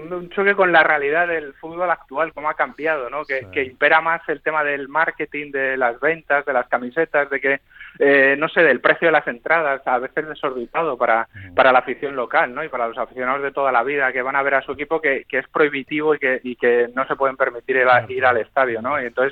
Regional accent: Madrid, Community of Madrid, Spain; Yo soy de Madrid, aunque ahora no estoy viviendo en Madrid o no paso la mayor parte del tiempo en Madrid, pero tenía ganas de volver, ¿no?

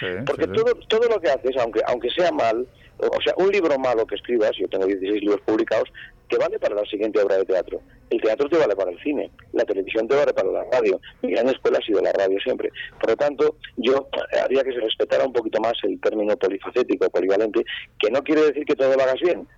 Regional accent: Barcelona, Catalonia, Spain; solamente llegaban las imágenes del partido de Barcelona, de donde yo soy

